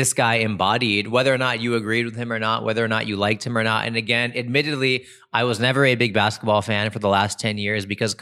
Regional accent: Los Angeles, California, United States; I grew up in Los Angeles.

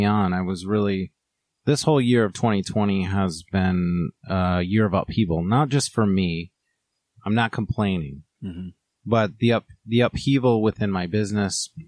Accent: Royal Oak, Michigan, United States; born there; I was born on the east side. I was born in Royal Oak. I feel a bit connection to Detroit.

